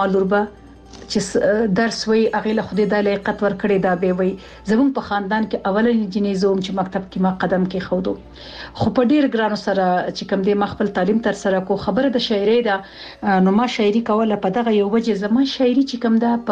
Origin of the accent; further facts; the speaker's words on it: Laghman, Afghanistan; خو زه چې کوم اوسیدونکی یم، نو زه د افغانستان د لغمان اوسیدونکی یم.